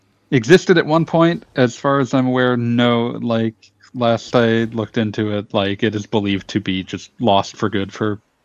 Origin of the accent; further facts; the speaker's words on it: United States; I apologize, I'm American, we tend to say Legos